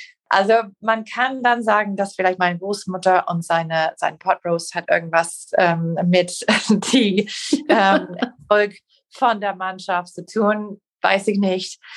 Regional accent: Green Bay, Wisconsin, United States; German is a second language; ich komme aus Green Bay, Wisconsin.

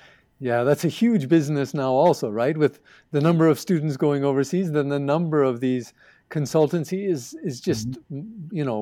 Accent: Canada; now in Nepal; they find out I'm from Canada.

